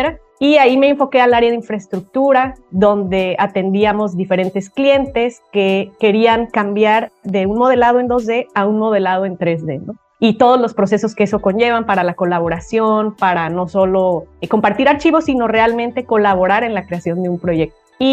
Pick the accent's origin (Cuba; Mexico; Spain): Mexico; Soy de México, ingeniera civil con maestría en administración de proyectos